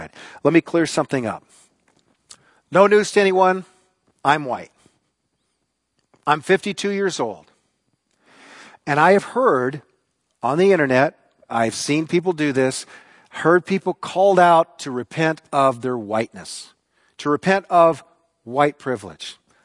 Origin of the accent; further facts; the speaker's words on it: United States; I'm not culpable, but I am an American.